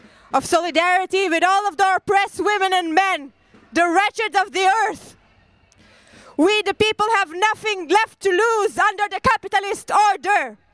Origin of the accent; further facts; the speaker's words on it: Israel; I am 32 years old, and I have never seen peace in my life. Growing up in the Zionist regime, all I've seen was racism.